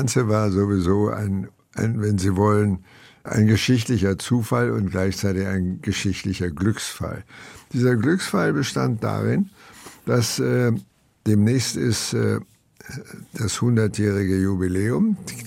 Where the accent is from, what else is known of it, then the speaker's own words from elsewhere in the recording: Berlin, Germany; ich empfinde Berlin zutiefst als meine Heimat.